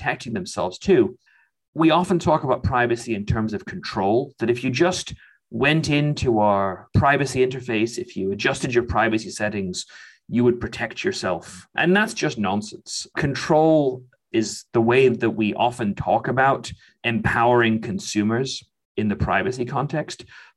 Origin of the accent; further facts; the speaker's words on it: United Kingdom; it happened in my home country of Britain during the Brexit referendum.